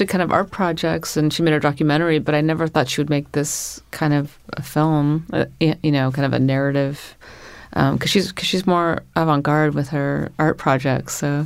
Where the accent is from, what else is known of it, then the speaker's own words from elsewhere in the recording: California, United States; now in New York, United States; Yeah, I grew up in Northern California, but I...